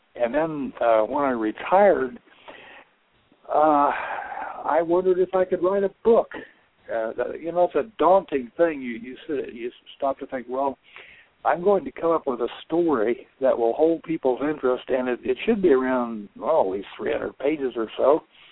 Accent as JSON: {"language": "English", "region": "Indiana", "country": "United States", "tie": "born or raised there", "said": "Well, okay. I grew up in Indiana. I went to Indiana University, and I got a BA in history."}